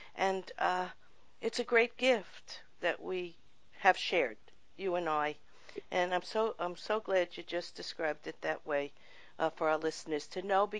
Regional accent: New York, United States; I grew up in New York, and my parents

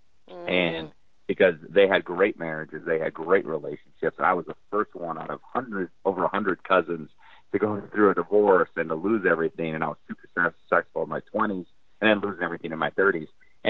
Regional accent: North Dakota, United States; When you say that, I initially think of I grew up in North Dakota, small family farm. All my family were immigrants, and we grew up hardworking family.

